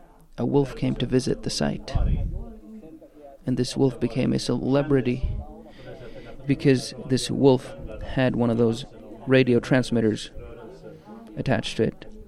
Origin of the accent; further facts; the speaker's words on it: Äänekoski, Central Finland, Finland; next year they'll be at my hometown in Äänekoski.